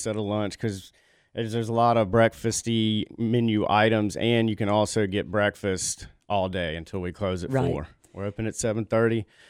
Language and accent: English; Burlington, North Carolina, United States; My grandmother's turning 100, and we're from Burlington in Mebane, and she's been in Mebane.